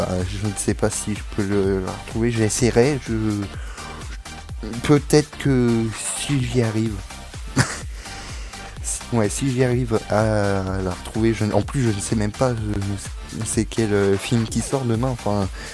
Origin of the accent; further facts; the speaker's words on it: Paris, Île-de-France, France; Bon, ça serait peut-être à Paris parce que je suis parisien